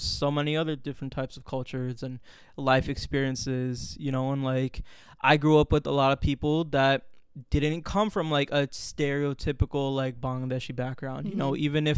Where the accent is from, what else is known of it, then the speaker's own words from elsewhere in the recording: Orlando, Florida, United States; But I am from Orlando, Florida. Like, right. I am from, you know, like, the States. I'm a Westerner, right?